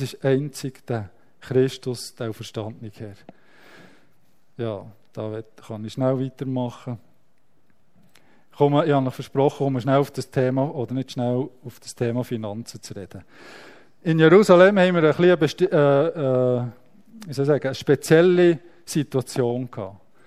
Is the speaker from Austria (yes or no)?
no; Switzerland; auch als Schweizer